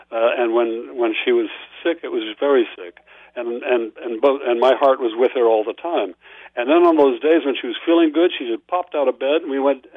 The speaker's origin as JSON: {"language": "English", "town": "Youngstown", "region": "Ohio", "country": "United States", "tie": "born or raised there", "said": "the way I grew up in Youngstown, Ohio, in a very assimilated community."}